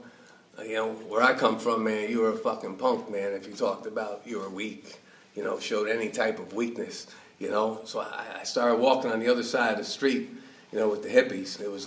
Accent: New Jersey, United States; now in Miami, United States; I was born and raised in Jersey, but I live in Miami now.

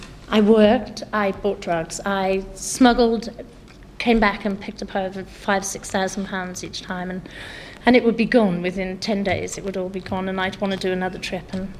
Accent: Cardiff, Wales, United Kingdom; I'm from Cardiff, and I'm 40

